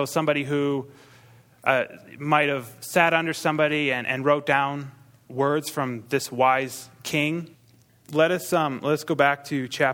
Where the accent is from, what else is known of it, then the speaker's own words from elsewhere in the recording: Maine, United States; accent: Maine; I grew up on a farm. I'm from Maine, so there'll be an accent occasionally. It's leaving, thankfully. Sounds kind of backwoodish. That's Maine.